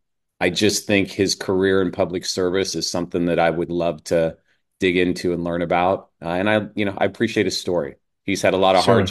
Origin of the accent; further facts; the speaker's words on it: Midwest, United States; I grew up in the Midwest. I was lived on a farm when I was a kid.